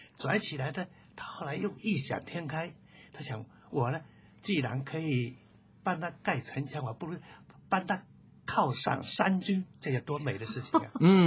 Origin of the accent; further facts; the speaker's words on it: China; 因为他很合于我们中国人的那种、阴阳二分的那种的说法